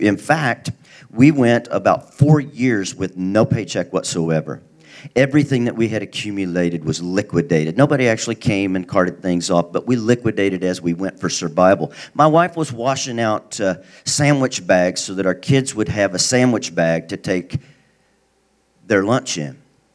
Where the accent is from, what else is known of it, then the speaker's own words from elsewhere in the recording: Missouri, United States; So I realize we're in California all of a sudden. You might not know what ranked-em danked-em is. I'm from Missouri.